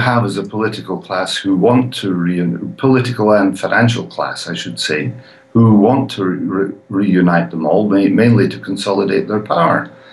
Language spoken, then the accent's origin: English; United Kingdom; I still count myself as British, although I've got Swiss citizenship as well.